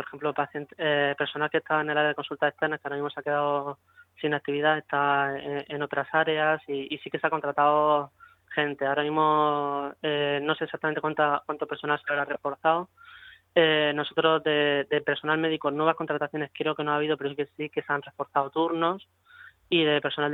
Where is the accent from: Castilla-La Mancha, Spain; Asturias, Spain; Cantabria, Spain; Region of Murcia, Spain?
Region of Murcia, Spain; Torre Pacheco; Yo soy de Torre Pacheco, toda mi familia está en Torre Pacheco y vivo solo.